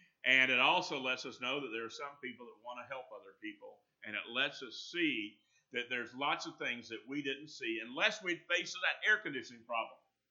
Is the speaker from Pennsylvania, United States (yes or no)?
no; Florida, United States; it was hot where I grew up in North Florida. It's about the same climate as it is here.